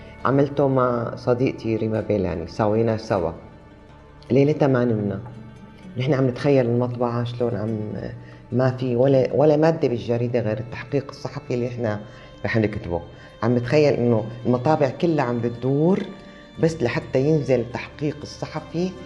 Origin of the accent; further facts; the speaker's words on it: Syria; moved away; أنا رحت وتنقلت بعدة بلاد بعد ما طلعت من سوريا وحتى قبل.